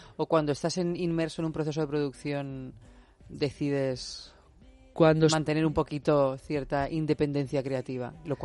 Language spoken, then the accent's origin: Spanish; Albacete, Castilla-La Mancha, Spain; Yo, por ejemplo, soy de Albacete y hay mucho fenómeno indie en Albacete, ¿no?